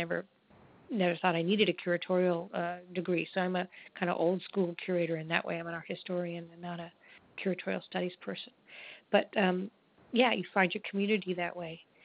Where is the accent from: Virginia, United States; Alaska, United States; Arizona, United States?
Virginia, United States; Langley; I grew up in Langley, Virginia.